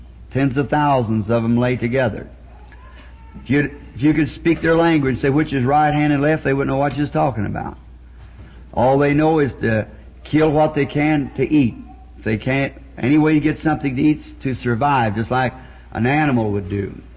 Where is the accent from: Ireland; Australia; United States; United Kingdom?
Ireland; And I was there as an Irishman.